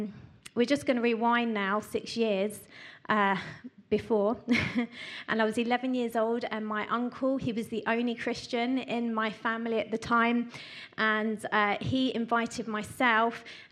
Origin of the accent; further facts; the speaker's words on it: London, United Kingdom; I used to live in London, I was born and raised in London, and this was like the mid-80s